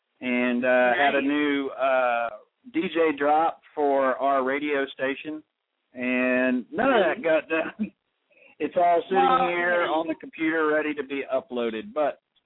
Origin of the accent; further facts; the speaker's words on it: Texas, United States; accent: Texas; also born or lived in Ohio; That was where I was born, even though I have a Texas accent because I grew up here. But I was born in Ohio.